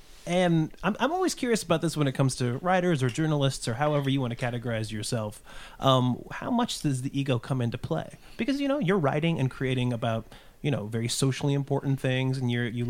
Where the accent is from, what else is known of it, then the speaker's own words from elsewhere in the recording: Indiana, United States; Oh yeah, I mean I'm from Indiana.